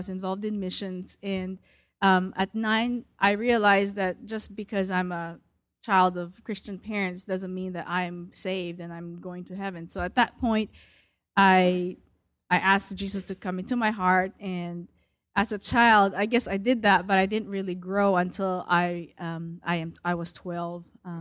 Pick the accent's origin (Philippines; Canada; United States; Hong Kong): Philippines; born there; I was born in the Philippines to Chinese parents, and I think the biggest open door for me is actually being born into a Christian family, because my ancestors were Buddhist from both sides of my family.